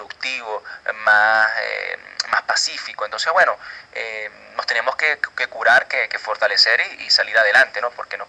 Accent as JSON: {"language": "Spanish", "country": "Venezuela", "said": "estamos ligados al pueblo venezolano y somos pueblo venezolano, somos gente de a pie"}